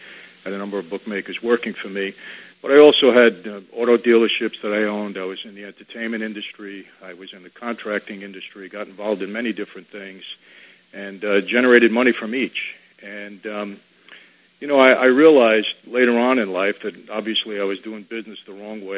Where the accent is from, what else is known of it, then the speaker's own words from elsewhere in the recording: Brooklyn, New York, United States; born there; I was born in Brooklyn, New York